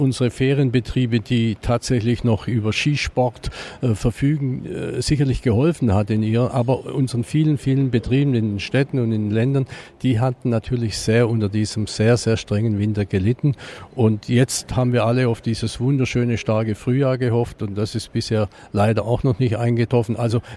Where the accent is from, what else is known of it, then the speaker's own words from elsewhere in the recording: Baden-Württemberg, Germany; Ich komme ja nun aus Baden-Württemberg